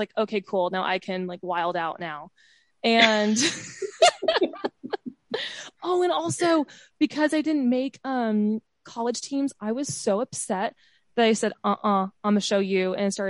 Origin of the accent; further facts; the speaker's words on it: Dallas, Texas, United States; So I grew up in Dallas.